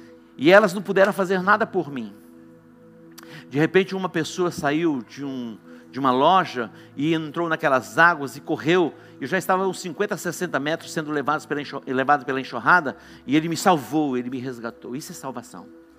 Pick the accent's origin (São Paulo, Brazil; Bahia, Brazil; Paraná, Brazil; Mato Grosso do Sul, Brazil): Mato Grosso do Sul, Brazil; Dourados; Eu nasci em Douradina, mas isso aconteceu em Dourados.